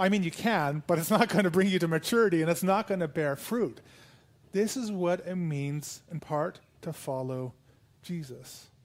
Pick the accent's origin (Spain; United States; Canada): Canada; You know, I know we're Anabaptists here and we're Canadian here